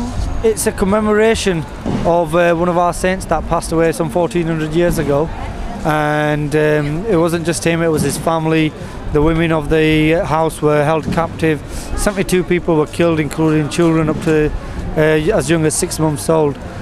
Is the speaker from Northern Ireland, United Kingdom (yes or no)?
no; Bradford, Yorkshire and the Humber, United Kingdom; I'm from Bradford myself